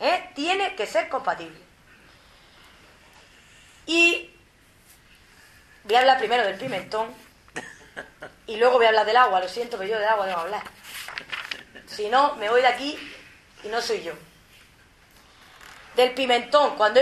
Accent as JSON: {"language": "Spanish", "region": "Region of Murcia", "country": "Spain", "said": "como murciana, me voy a dejar la vida en defender el trasvase"}